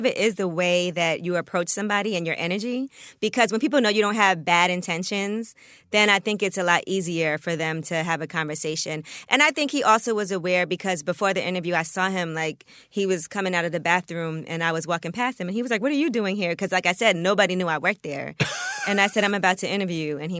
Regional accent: Brooklyn, New York, United States; And I knew … already because we're from Brooklyn.

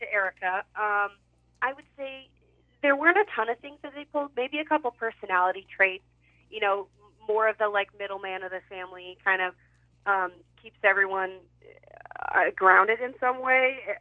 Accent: Louisville, Texas, United States; So I ultimately started taking acting classes back in my hometown of Louisville, Texas.

